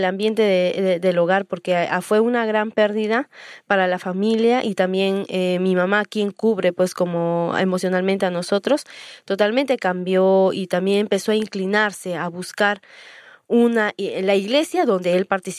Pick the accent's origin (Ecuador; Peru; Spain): Peru; Lima; durante mi niñez he estado viviendo en Lima junto con mis padres y mis dos hermanos, soy la mayor de dos hermanos. En un hogar católico he crecido